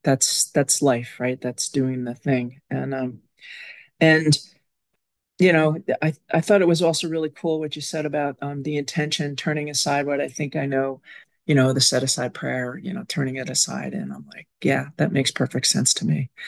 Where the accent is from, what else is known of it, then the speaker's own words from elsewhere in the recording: Massachusetts, United States; from Massachusetts.